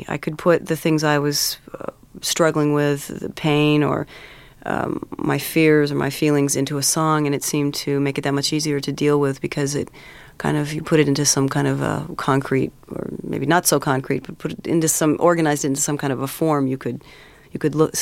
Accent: Glendale, California, United States; also born or lived in East Hollywood / Joshua Tree; Well, actually, I was born in East Hollywood and grew up in Glendale and also Joshua Tree. We had a cabin out there that we spent a lot of time at.

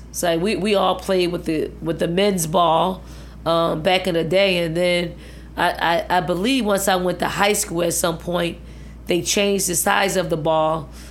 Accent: Philadelphia, Pennsylvania, United States; I mean, I'm from Philly. I'm from North Philly.

